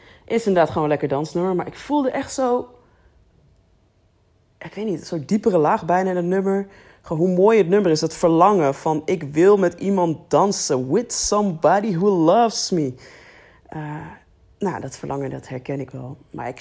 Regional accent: Vianen, Utrecht, Netherlands; Had je de Soundmix Show in Vianen, waar ik ben opgegroeid.

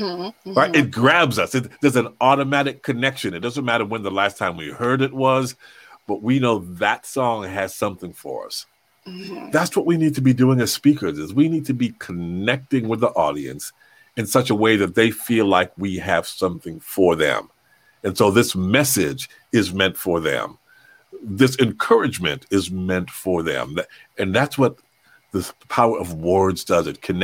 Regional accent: Toronto, Ontario, Canada; When I was growing up, I grew up in Toronto. So it was a very multicultural city, multicultural classroom. I was born in Toronto, but my parents were born in Jamaica.

